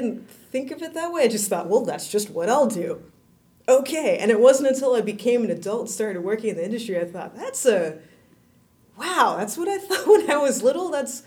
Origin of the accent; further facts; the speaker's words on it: Houston, Texas, United States; And I grew up in Houston, Texas. Nobody in Houston, Texas that I knew worked in the film industry.